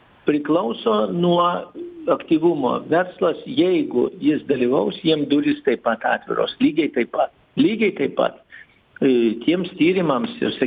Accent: Kaunas, Kaunas County, Lithuania; Čia yra, pavyzdžiui, mes kauniečiai per fizikus

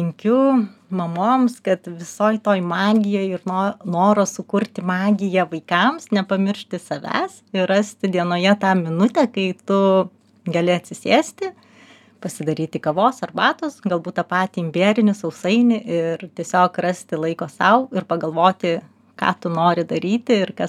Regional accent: Vilnius, Vilnius County, Lithuania; mums yra labai gerai, kad mes esam vilniečiai.

